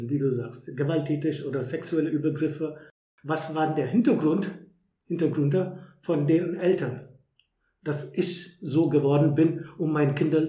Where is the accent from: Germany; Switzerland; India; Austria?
India; German is a second language; moved away; als ich meine Heimat verlassen habe, war ich fast jedes Jahr in Indien, meine Mutter zu besuchen